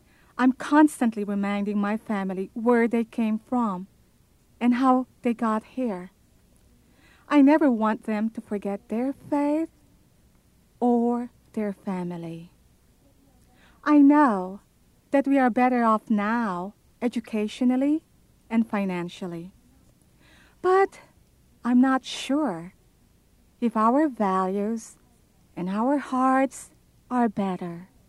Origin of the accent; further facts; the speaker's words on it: San Quintin, Ilocos Region, Philippines; moved away as an adult; now in United States; I am a Filipina, born 48 years ago in San Quintin, Pangasinan. I've been living in America for the past 12 years.